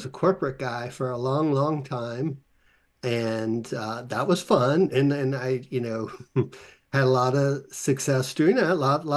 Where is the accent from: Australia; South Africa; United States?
United States; Philadelphia, Pennsylvania; So as you said, I'm from Philly